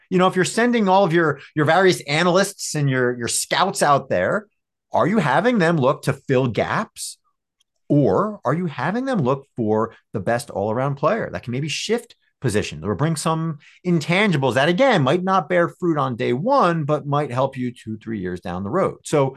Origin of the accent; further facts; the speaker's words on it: New Jersey, United States; I grew up a Giants fan growing up in Northern New Jersey there.